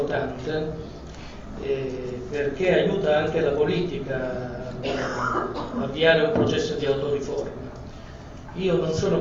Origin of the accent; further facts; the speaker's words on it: Calabria, Italy; Il sindaco del mio paesino, che ha 4.300 abitanti in Calabria